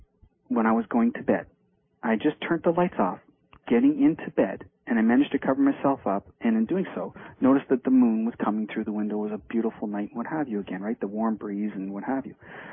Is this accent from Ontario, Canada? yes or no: yes; Sarnia, Ontario, Canada; an individual who actually lives in my hometown. We got a caller from Sarnia, and I got a letter from somebody from Sarnia.